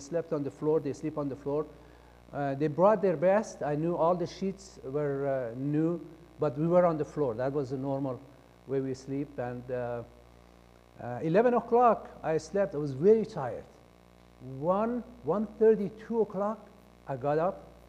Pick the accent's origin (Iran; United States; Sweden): Iran; I think I smoked my first cigarette in the village where I grew up in Iran because I was bored.